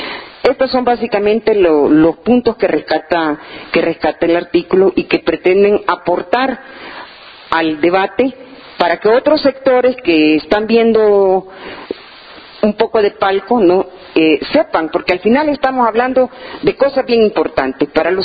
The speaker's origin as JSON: {"language": "Spanish", "country": "Bolivia", "said": "nuestra lucha como pueblo boliviano"}